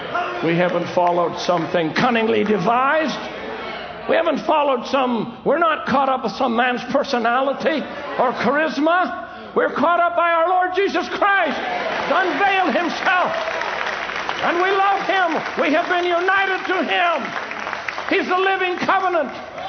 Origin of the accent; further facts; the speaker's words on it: Canada; I'm Canadian. Forgive me anyway.